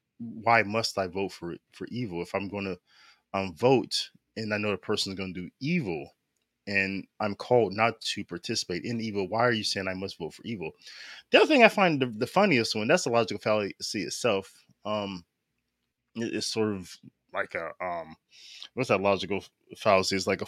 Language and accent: English; United States; I never knew not voting as an American would be a contentious issue